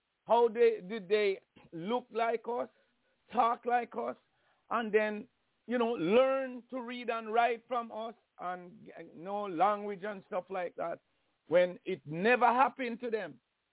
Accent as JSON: {"language": "English", "country": "Jamaica", "tie": "born or raised there", "said": "I grew up in Jamaica."}